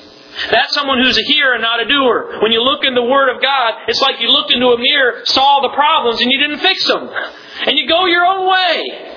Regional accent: Colorado, United States; also born or lived in New York; I remember living and growing up in Colorado.

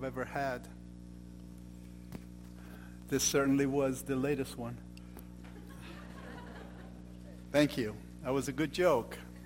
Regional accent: Iran; now in United States; and I am from Iran.

